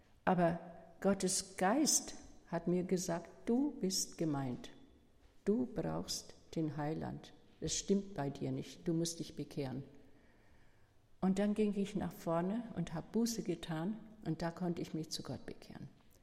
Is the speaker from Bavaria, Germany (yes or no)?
yes; Bavaria, Germany; Übrigens, wir kommen aus Mittelfranken, ja, da unten bei Nürnberg. Da haben wir gewohnt nach dem Krieg. Und es war kein Geld, wir waren arme Leute.